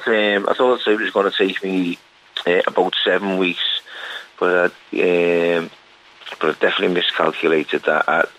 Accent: Liverpool, North West England, United Kingdom; now in London, United Kingdom; obviously, I'm from Liverpool, but I live in London

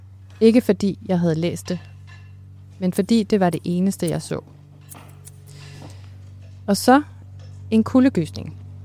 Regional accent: North Denmark Region, Denmark; Jeg er vokset op i Nordjylland.

